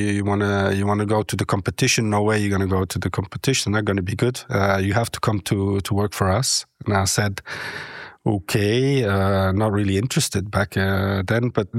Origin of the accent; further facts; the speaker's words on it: Grenchen, Switzerland; English is a second language; I was born and raised in Gretchen, but then I moved to Neuchâtel after a certain period.